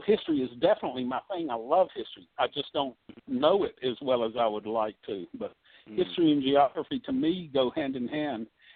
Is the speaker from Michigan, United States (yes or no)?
no; Mississippi, United States; Mississippi's own John Grisham, and we're both from the Magnolia State